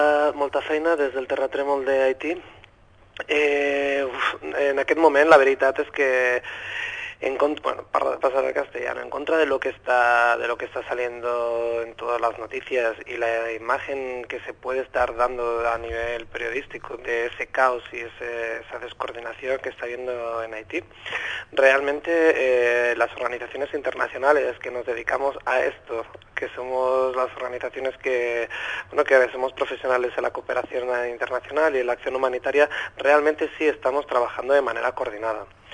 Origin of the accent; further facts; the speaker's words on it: Valladolid, Castile and León, Spain; Catalan is a second language; moved away; Jo soc de Valladolid, porto pràcticament un any aquí a Catalunya, llavors intentaré parlar català, però pot ser que a vegades torni al castellà, eh?